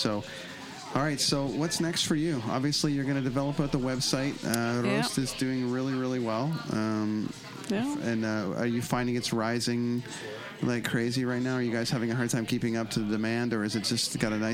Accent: Canada; I know, you know, being from Canada, it was a Double Double or regular.

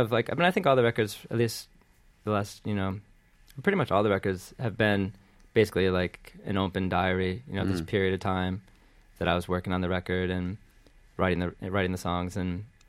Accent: Michigan, United States; In Michigan, a suburb of Detroit.

